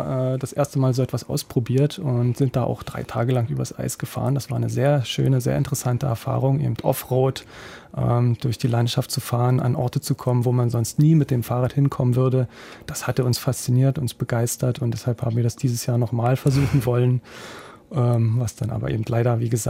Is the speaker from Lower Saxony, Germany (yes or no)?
no; Brandenburg, Germany; an einem Tag aus der Niederlausitz, wo ich herkomme, bis nach Berlin und zurück.